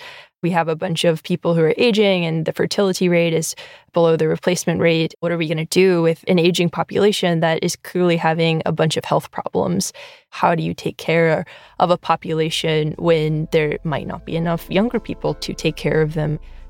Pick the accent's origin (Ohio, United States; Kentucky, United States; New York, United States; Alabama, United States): Kentucky, United States; I grew up in Kentucky.